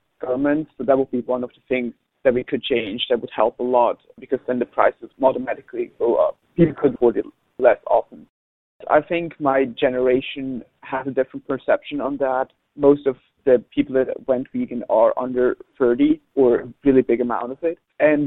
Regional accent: Switzerland; English is a second language; now in Redding, United States; I'm from Switzerland. I'm currently in Redding, California, and I'm 17 years old.

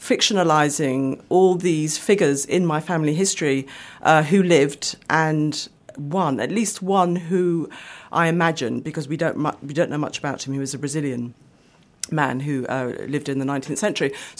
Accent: Woolwich, London, United Kingdom; There are 8 children, mixed-race family growing up in Woolwich, very white part of London at the time.

